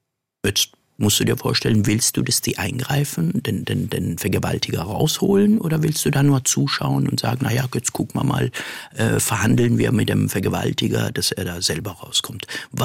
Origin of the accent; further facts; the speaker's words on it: Iran; das haben wir als Iraner satt.